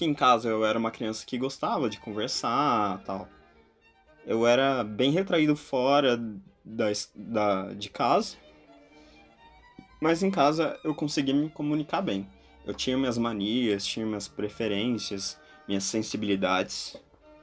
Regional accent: Rolândia, Paraná, Brazil; also born or lived in Londrina; eu tenho 21 anos, eu nasci em Londrina, norte do Paraná, mas eu sempre morei em Rolândia, uma cidade relativamente perto, cerca de 30, 40 quilômetros.

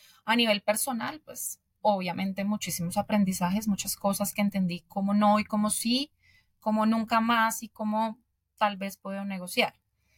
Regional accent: Bogotá, Colombia; yo llegué a vivir un tiempo en Nueva York y yo que soy de Bogotá, Nueva York me pareció abrumador.

